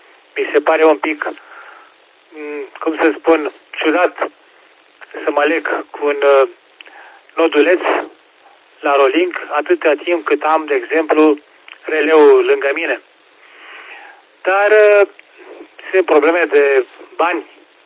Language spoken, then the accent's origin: Romanian; Pitești, Argeș, Romania; suntem amândoi din Pitești